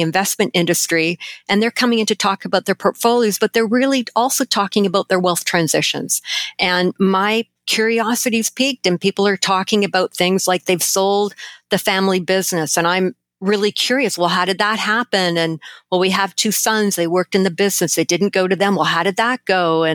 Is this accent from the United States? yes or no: no; Canada; which is actually, as a Canadian, is kind of cool.